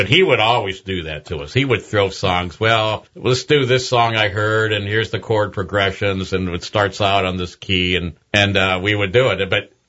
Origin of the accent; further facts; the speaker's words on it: Benicia, California, United States; I was from Benicia